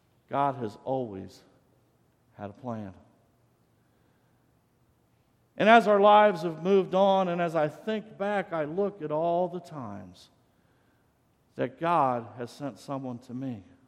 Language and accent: English; Jamestown, United States; also born or lived in Chicago; ended up living in Chicago for a while. That's a big jump from growing up in Jamestown, let me tell you.